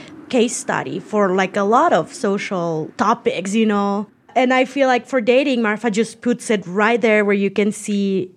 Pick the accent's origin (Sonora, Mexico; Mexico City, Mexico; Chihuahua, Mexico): Chihuahua, Mexico; Juarez; also born or lived in Los Angeles / New York / Virginia / Dallas; Yes, I've dated in my hometown in Juarez. Yes, LA, New York, Virginia, Dallas.